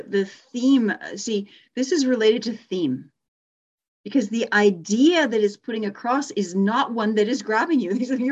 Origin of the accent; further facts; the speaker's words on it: Canada; saying this as a I'm Canadian too, right?